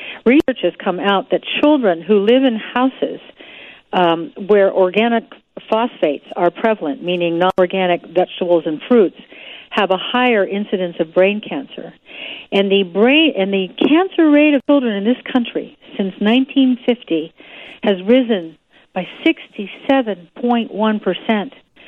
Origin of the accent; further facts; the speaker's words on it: Ireland; Those nationalities, of which I am Irish, carry the HLA gene as a general rule.